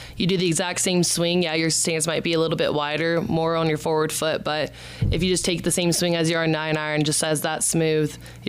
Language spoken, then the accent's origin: English; Arizona, United States; I've had the opportunity to be able to go to Arizona the week before Arizona back in my hometown and be able to practice outside for a bit.